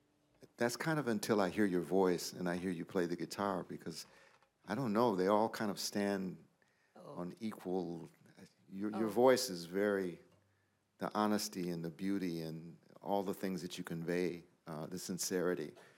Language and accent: English; Detroit, Michigan, United States; I'm from Detroit.